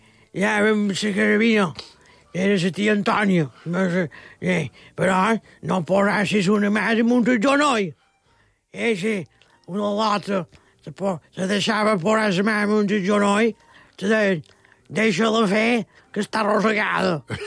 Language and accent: Catalan; Balearic Islands, Spain; Com a bon mallorquí, quasi no surti de Mallorca